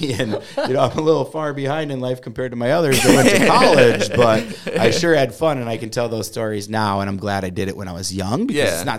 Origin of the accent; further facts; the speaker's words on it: Watertown, Minnesota, United States; We grew up close to Lake Waconia in Watertown, Minnesota, there in Mare, where I grew up in Hollywood.